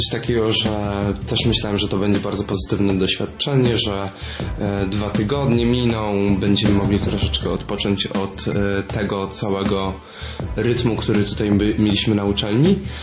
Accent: Warsaw, Masovian Voivodeship, Poland; ja na przykład pochodzę z Warszawy

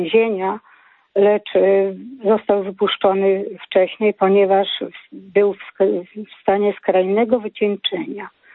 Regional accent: Nowy Żmigród, Subcarpathian Voivodeship, Poland; bo ja pochodzę z Nowego Żmigrodu

